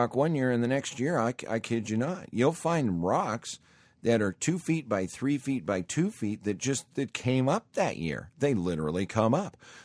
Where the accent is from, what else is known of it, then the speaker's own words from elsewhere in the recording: Montana, United States; If you've ever been around farms, I grew up in Montana.